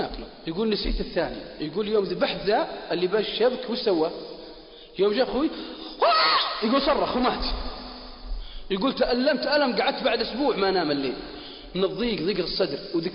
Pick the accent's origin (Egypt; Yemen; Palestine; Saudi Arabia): Saudi Arabia; Al-Qassim; عندنا في القصيم